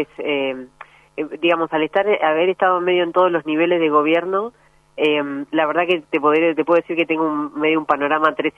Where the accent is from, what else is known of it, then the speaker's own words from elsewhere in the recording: Coronel Pringles, Buenos Aires Province, Argentina; Yo soy de Coronel Pringles, eso explica el estudio en la Universidad Nacional del Sur, claro, en Bahía Blanca.